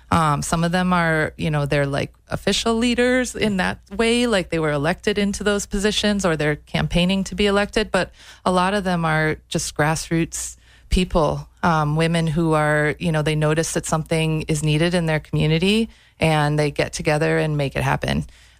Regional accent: Palisade, South Carolina, United States; I grew up in Palisade in Aiken County, also with a lot of women around me.

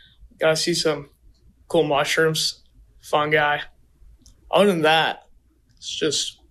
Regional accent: Grand Rapids, Michigan, United States; I'm from Grand Rapids. I'm going to be a sophomore this upcoming year.

